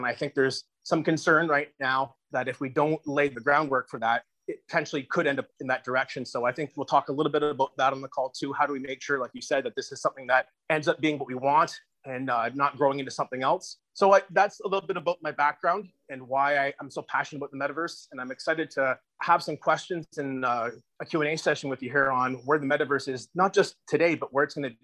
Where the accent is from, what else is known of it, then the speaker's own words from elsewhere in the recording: Canada; now in Caribbean; I'm a Canadian. I live down in the Caribbean now